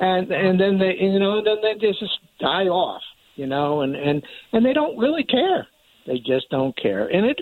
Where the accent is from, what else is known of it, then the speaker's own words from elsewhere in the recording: Fairfield, Connecticut, United States; Hey, Will, I'm a landscaper from Fairfield, probably one of the oldest in Connecticut.